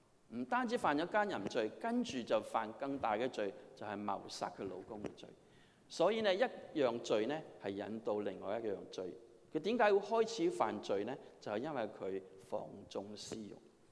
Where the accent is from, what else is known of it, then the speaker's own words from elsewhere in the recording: Guangdong, China; 那我知道我们广东人很聪明